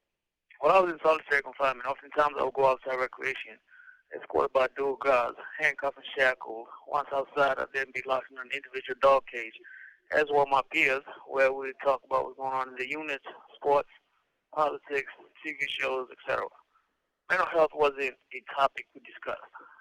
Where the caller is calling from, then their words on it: Virginia, United States; I'm calling in from Redlining Prison in the state of Virginia.